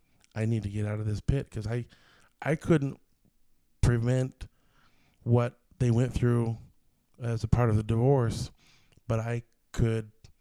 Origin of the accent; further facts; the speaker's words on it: Seattle, Washington, United States; now in Utah, United States; I moved to Utah from the Seattle area about 9 years ago.